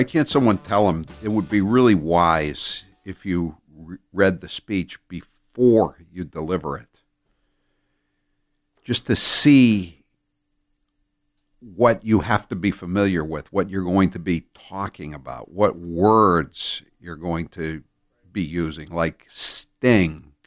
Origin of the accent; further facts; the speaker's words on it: Maine, United States; That's because I'm from Seacoast, Maine.